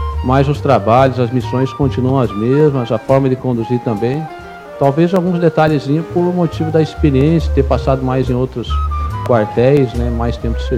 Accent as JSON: {"language": "Portuguese", "town": "Venceslau Brás", "region": "Paraná", "country": "Brazil", "tie": "born or raised there", "said": "eu nasci no Paraná, numa cidadezinha lá do Paraná que chama-se Venceslau Brás, uma cidade bem pequena, tem 22 mil habitantes, hoje tem 22 mil, né?"}